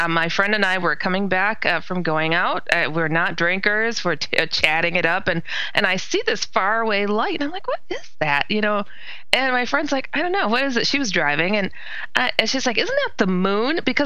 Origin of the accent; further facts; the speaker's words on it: Milwaukee, Wisconsin, United States; I'm actually from Wisconsin, downtown Milwaukee, Wisconsin